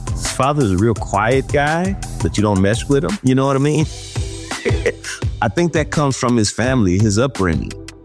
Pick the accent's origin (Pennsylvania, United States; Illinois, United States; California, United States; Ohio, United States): California, United States; Oakland; I'm from Oakland, California.